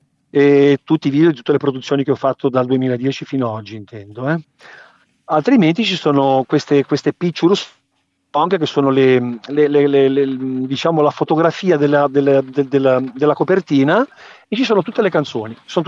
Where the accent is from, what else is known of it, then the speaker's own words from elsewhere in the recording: Genoa, Liguria, Italy; io sono genovese, in realtà d'adozione genovese, nel senso che sì, che sono nato qui, però mi sento anche siciliano perché i miei genitori sono arrivati qua a Genova negli anni 70, quando il triangolo industriale era Torino, Milano e Genova.